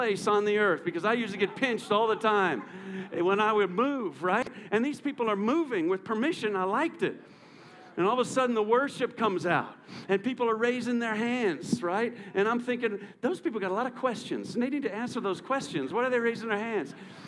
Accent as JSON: {"language": "English", "region": "New York", "country": "United States", "tie": "born or raised there", "said": "And I remember I was brought up in New York, and so my mother, we were Catholic"}